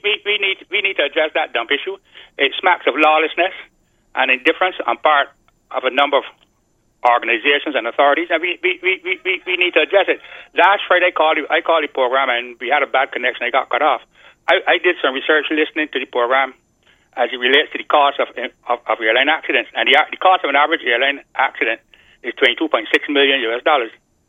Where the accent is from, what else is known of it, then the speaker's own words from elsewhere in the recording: Saint Philip, Barbados; I'm originally from St. Philip. I went to school at the Industry High School